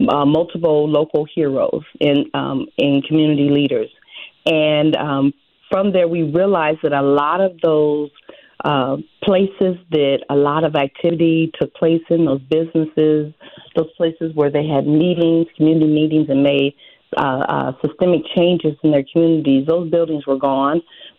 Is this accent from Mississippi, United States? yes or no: no; Springfield, Illinois, United States; And so the contacts were very happy to know that I was from Springfield, that we were opening the museum in Springfield